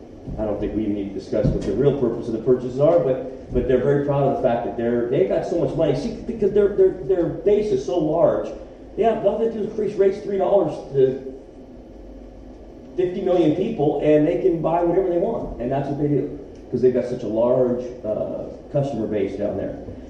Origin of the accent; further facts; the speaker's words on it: California, United States; We're from Southern California.